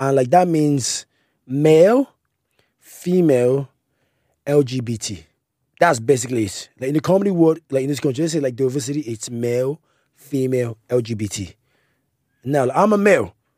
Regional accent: Nigeria; And then I said, hey, I'm Nigerian.

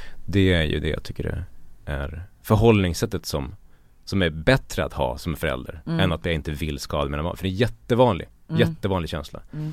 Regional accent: Borlänge, Dalarna County, Sweden; eftersom jag kommer från Borlänge och landsbygden

